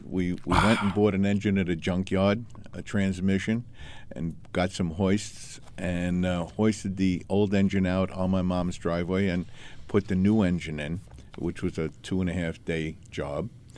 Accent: Valley Stream, New York, United States; my mom and dad are no longer with us, but I grew up in Valley Stream, and I had a Thunderbird. A 1958 Thunderbird.

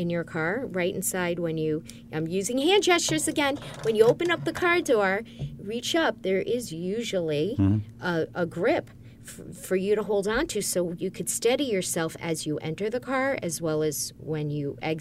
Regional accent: Buffalo, New York, United States; I'm from Buffalo, so I'm going to do it myself.

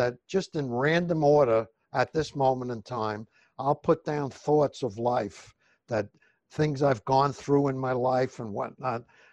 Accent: Brooklyn, New York, United States; born there; And I was born in Brooklyn, but I remember being called a Nazi during World War II multiple times.

